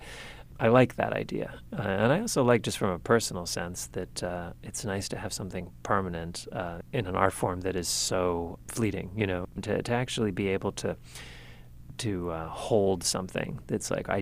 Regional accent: Brandon, Manitoba, Canada; his wife is from my hometown, and I've known her literally all my life. I thought she was German. No, Adele is from Brandon, Manitoba, and they live in Germany.

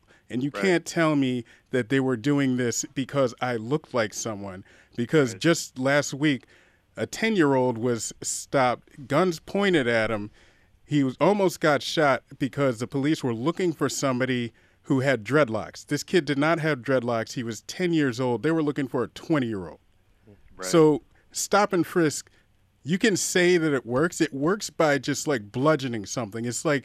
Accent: Baltimore, Maryland, United States; So I grew up in Baltimore. Well, starting from high school, I grew up in Baltimore.

